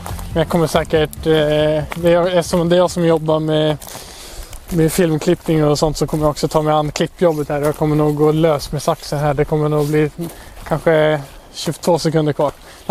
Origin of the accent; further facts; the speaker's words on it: Norway; jag var ju hemma i Norge här